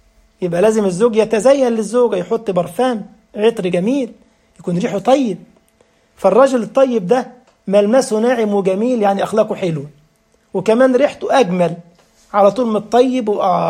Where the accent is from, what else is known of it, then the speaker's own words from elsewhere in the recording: Upper Egypt, Egypt; انا صعيدي على فكره من وجه جبلي